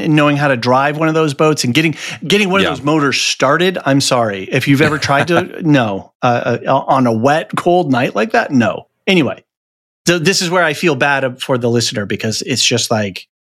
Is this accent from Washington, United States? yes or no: yes; Seattle, Washington, United States; I am from Seattle. The Pacific Northwest. I know that water is cold as hell